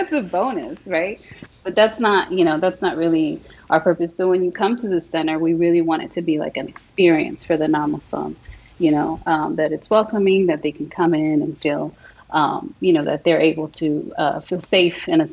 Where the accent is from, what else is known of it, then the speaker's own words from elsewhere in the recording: United States; Because we as American, we are, you know, Latino American, we are from the West. We don't have that barrier where we feel like we have to be accepted in the world. We know we are, we belong here.